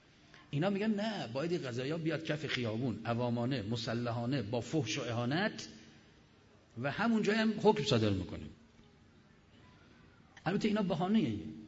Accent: Iran; ما ایرانی هستیم، اما ایرانی مسلمانیم

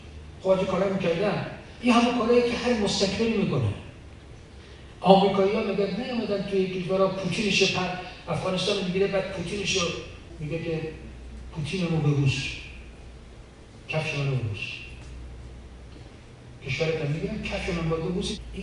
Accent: Iran; حالا ما چون ایرانیم

